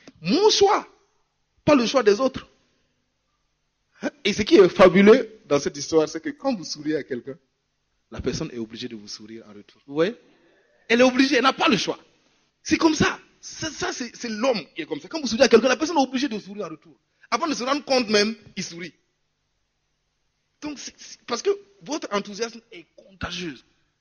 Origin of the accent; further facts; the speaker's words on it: Ngozi, Ngozi Province, Burundi; Parce que moi, je viens de Ngozi, colline Mureke.